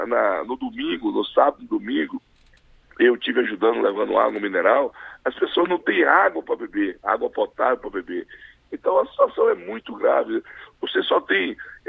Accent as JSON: {"language": "Portuguese", "region": "Acre", "country": "Brazil", "tie": "born there", "said": "6 de Agosto, né, que é o bairro onde eu nasci"}